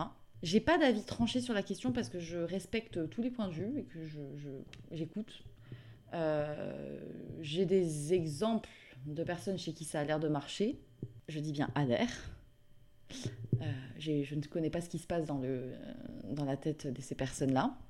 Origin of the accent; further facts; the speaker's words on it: south of France, France; moi je viens du sud de la France